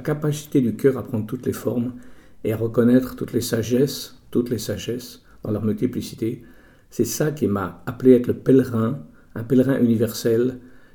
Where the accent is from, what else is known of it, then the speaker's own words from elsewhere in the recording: France; je suis quand même occidental, je suis français, je suis d'une vieille famille française